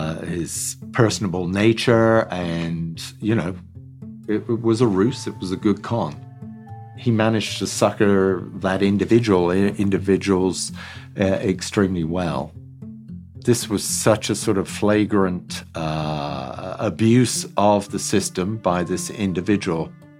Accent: England, United Kingdom; I grew up in England, rural community, on a dairy farm

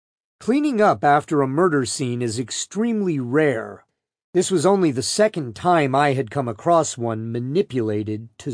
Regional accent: California, United States; moved away as an adult; I'd first arrived in the valley from my home state of California to attend law school at Arizona State University in August 1981.

